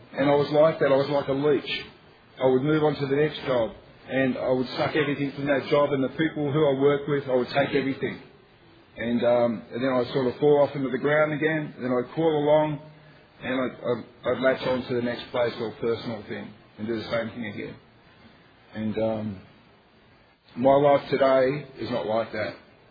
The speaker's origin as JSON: {"language": "English", "town": "Sydney", "region": "New South Wales", "country": "Australia", "said": "they sort of said, where are you from? And I said, Sydney."}